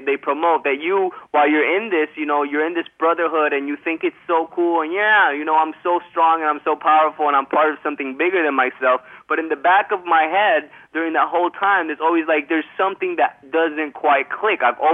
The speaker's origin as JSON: {"language": "English", "town": "Miami", "region": "Florida", "country": "United States", "said": "It was 5 years in, you know, like I was in Miami. I'm from Miami, and I was at the beach"}